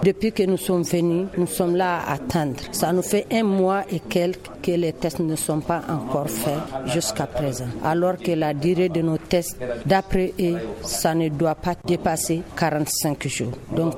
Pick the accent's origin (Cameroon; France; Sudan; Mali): Mali; nous sommes des Maliens